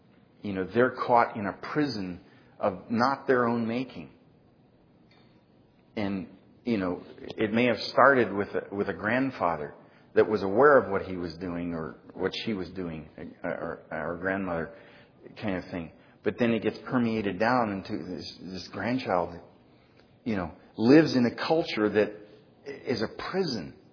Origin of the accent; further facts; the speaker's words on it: Ohio, United States; born there; I was born in Ohio